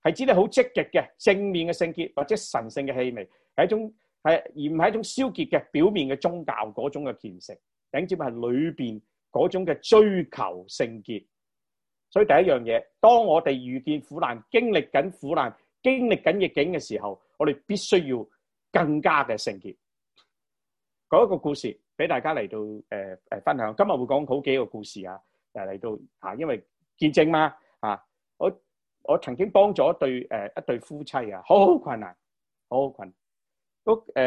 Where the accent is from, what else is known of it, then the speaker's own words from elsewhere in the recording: Guangdong, China; 咁我哋廣東人講包二奶啦